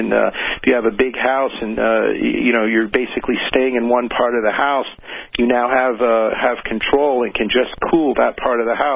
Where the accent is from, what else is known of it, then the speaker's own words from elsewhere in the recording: Florida, United States; So I'm from Florida. I have a conventional home that I've lived in for 25 years.